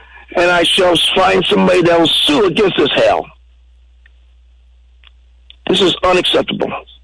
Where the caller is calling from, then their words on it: Roseburg, Oregon, United States; I'm rising from Roseburg. That's where I'm at, north of Roseburg, at a hidden location.